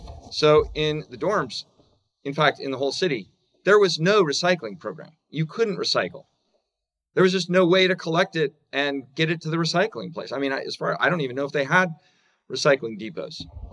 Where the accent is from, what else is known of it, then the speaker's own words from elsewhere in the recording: Seattle, Washington, United States; also born or lived in California; I went to college in California, Southern California. I'm from Seattle originally.